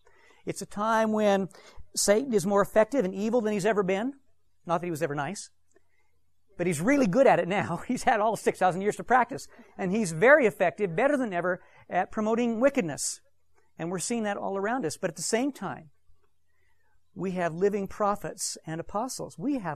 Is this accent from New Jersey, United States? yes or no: no; Ephraim, Utah, United States; I'm from here. I was born in Ephraim. And my parents and grandparents and great-grandparents and great-great-grandparents are from Ephraim. They settled the town in 1842.